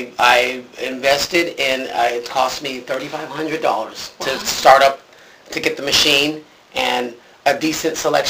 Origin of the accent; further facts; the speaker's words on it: Anchorage, Alaska, United States; Yeah. I grew up in Anchorage, Alaska. My father was an engineer for the Federal Aviation Administration.